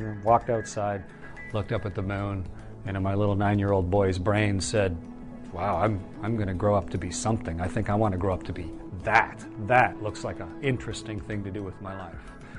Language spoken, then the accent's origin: English; Canada; we'd come over the town I was born in Canada, and we were going to drive right down the highway, basically, that led from the town I was born in to where my parents lived, to where I grew up, and where I learned to fly.